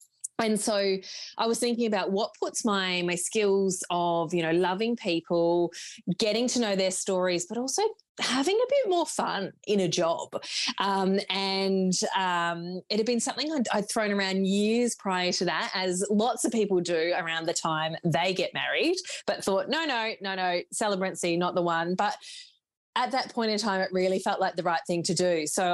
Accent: Melbourne, Victoria, Australia; I am from Melbourne, Victoria, and I first became a celebrant.

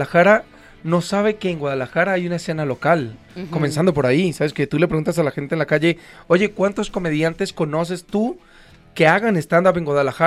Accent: Colombia; moved away; Yo soy colombiano, ¿no? Entonces yo vengo de Colombia

